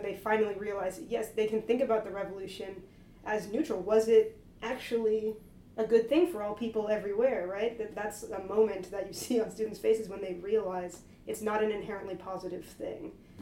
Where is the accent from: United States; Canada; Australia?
Canada; in Canada we do learn American history in school, so I've taken it in high school and then in university.